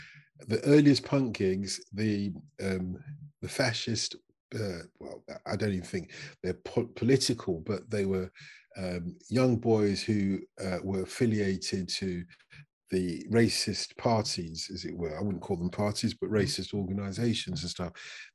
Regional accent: Tottenham, London, United Kingdom; I grew up in Tottenham's not far, you know, it's like the East End of North London.

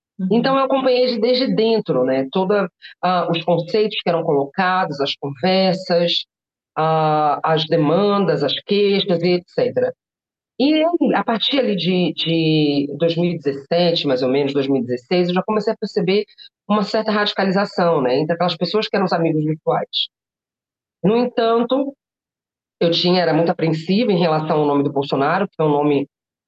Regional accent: Bahia, Brazil; Eu sou baiana, né?

